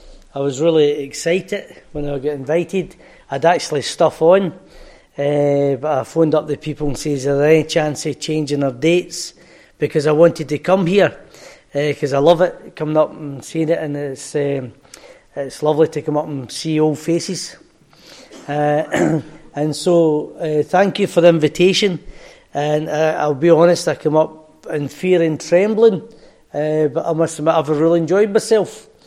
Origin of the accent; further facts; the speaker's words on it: Motherwell, Scotland, United Kingdom; I originally come from a place called Motherwell, and I was born and brought up in Motherwell. It was a big house and estate called Muir House, and I was brought up there in Muir House.